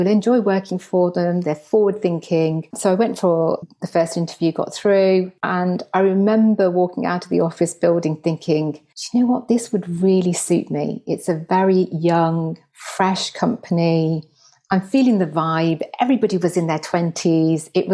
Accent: Birmingham, West Midlands, United Kingdom; accent: Birmingham twang; In the Midlands. Don't ask me to say Birmingham because I'll say

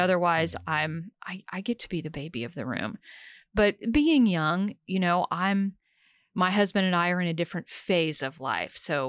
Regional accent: Holton, Kansas, United States; I frequently say I'm just a country girl from Kansas. Mm. But growing up, I grew up in Holton, about 30 miles north of Topeka on Highway 75.

